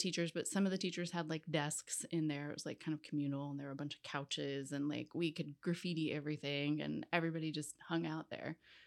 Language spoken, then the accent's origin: English; Midwest, United States; We're Midwesterners.